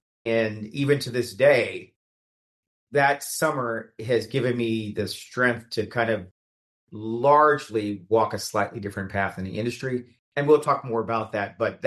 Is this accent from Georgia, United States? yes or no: yes; Atlanta, Georgia, United States; I grew up in Southwest Atlanta. Nobody in my family, I can't even describe what I'm doing.